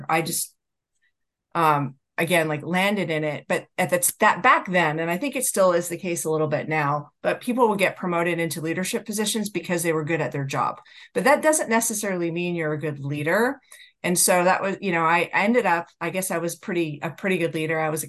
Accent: Canada; now in United States; But it turns out I'm Canadian, and I was taking classes in the United States.

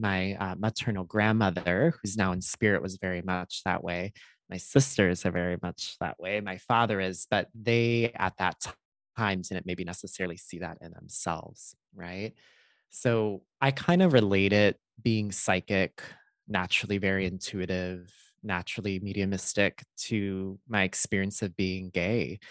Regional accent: Illinois, United States; And I grew up in Chicagoland, as we say, so mm-hmm. the suburbs of Chicago.

